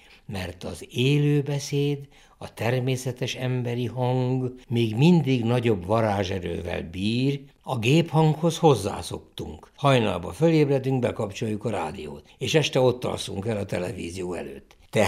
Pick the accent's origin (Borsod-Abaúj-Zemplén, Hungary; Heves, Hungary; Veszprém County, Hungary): Heves, Hungary; Eger; ahogy a római katolikus egerben, ahol felnőttem, megszoktuk, hogy dicsértessék a Jézus Krisztus.